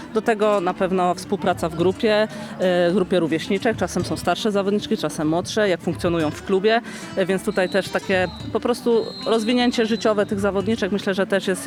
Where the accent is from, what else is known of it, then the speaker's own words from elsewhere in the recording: Lesko, Subcarpathian Voivodeship, Poland; Tak, pochodzę z Leska i tutaj zawsze miło jest wrócić